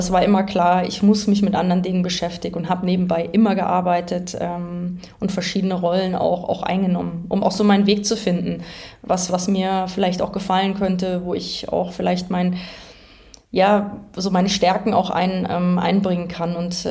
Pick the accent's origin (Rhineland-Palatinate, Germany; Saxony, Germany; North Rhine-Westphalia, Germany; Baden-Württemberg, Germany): Rhineland-Palatinate, Germany; Bad Neuenahr-Ahrweiler; Ich komme ja selber aus der Nähe von Köln, also Bad Neuenahr-Ahrweiler ist meine Heimat.